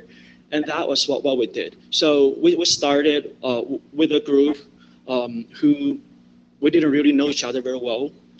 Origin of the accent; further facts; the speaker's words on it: China; English is a second language; I'm from China.